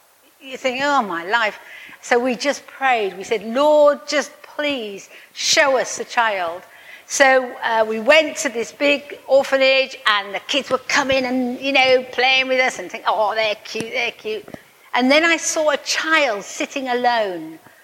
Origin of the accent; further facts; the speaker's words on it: United Kingdom; because I'm British